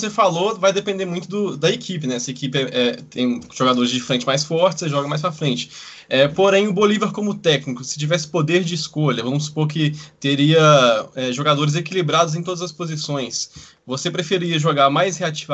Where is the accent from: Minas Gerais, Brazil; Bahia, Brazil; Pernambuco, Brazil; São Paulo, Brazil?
Minas Gerais, Brazil; eu sou de Minas